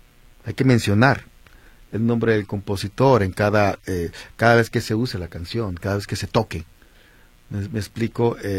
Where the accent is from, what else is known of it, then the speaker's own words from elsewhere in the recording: Colombia; Y como buen colombiano, y dije, ah, así le puse, ¿no?